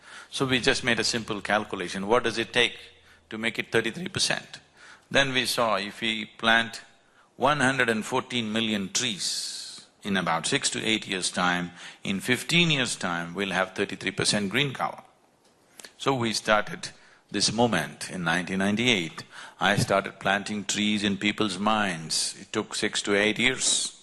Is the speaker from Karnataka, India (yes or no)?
yes; Karnataka, India; Then I asked them, actually I don't come from Tamil Nadu, I come from Karnataka.